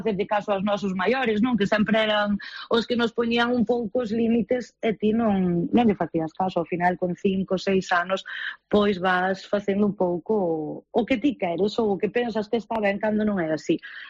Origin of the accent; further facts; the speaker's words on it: Galicia, Spain; pasaba un pouquiño a miña infancia no Pazo do Faramello